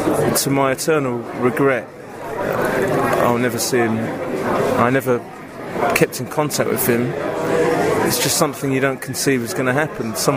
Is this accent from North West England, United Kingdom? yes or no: no; London, United Kingdom; I'm from London